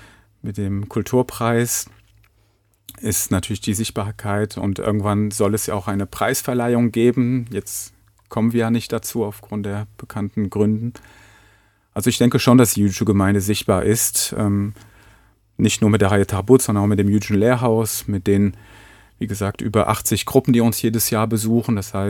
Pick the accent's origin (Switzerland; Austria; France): France; Paris, Île-de-France; Ich bin in Paris aufgewachsen